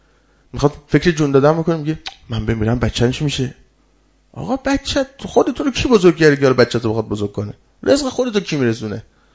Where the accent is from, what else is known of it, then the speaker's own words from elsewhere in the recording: Iran; گفتم آقا ما فارسیم، فارسی حرف بزن.